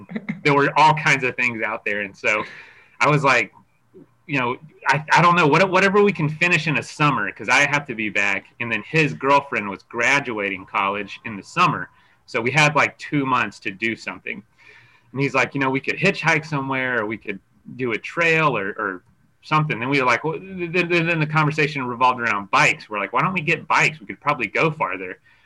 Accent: Florida, United States; born and raised in Central Florida, Adventure Central, venture capital of the world.

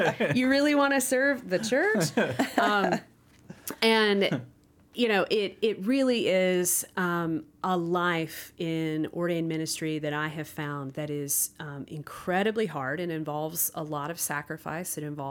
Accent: the South, United States; growing up in the South, where there are a lot of defined roles for women

